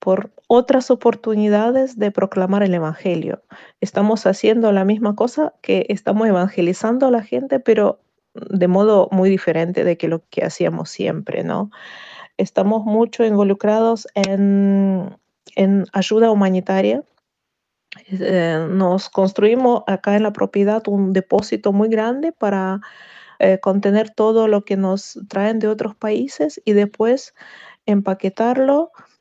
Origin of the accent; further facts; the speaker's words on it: Ukraine; muy feliz dentro de todo para estar en mi país ayudando a mi gente ahora